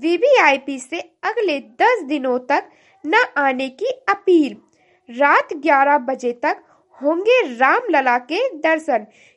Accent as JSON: {"language": "Hindi", "region": "Uttar Pradesh", "country": "India", "said": "और मैं गोंडा जिले से हूँ।"}